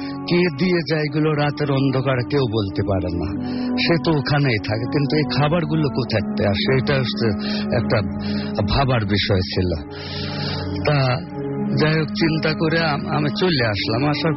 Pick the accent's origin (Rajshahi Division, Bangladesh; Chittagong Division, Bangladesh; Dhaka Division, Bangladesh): Dhaka Division, Bangladesh; Saurail; আমার বাড়ি হচ্ছে রাজবাড়ির জেলা পানসা থানা সাউরাইল গ্রাম, খুব অজপাড়া গা, এখনো সেখানে কারেন্ট বিদ্যুৎ পৌঁছায় নাই এমন জায়গা।